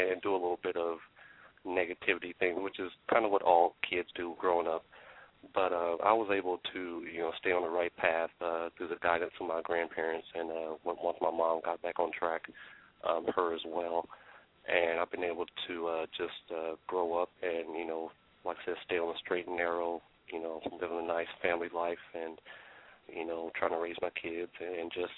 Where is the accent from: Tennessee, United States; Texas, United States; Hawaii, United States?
Tennessee, United States; Greeneville; So at one point I went to live with my grandparents in a little small town called Greenville, Tennessee, and I lived there for a while.